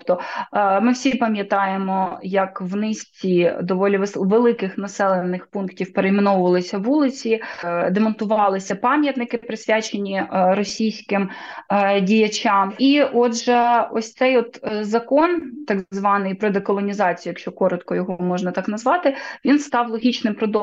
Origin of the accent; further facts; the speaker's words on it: Odesa, Odesa Oblast, Ukraine; якщо знову ж таки апелювати до моєї рідної Одеси